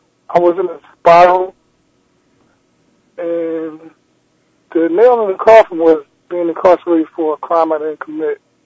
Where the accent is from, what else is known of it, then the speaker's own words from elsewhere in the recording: Philadelphia, Pennsylvania, United States; Yes, I am. I'm from Philadelphia.